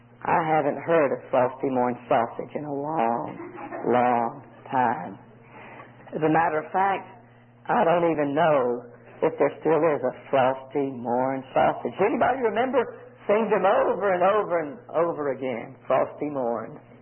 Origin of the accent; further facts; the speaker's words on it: Southern United States, United States; born there; I was born November 25th. And I thought, well, I wonder if it was a frosty morn when I was born in Dixie